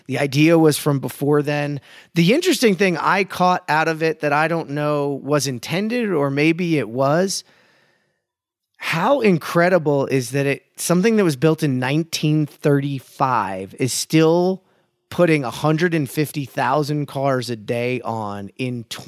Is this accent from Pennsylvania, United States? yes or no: no; New Jersey, United States; I have driven the BQE multiple times. I grew up in New Jersey. I've seen it. I know it.